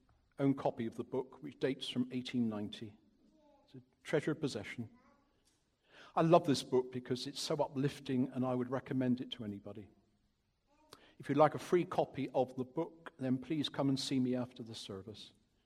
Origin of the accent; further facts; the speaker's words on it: South West England, United Kingdom; By the way, I am Cornish, but it is a very long time since I lived there.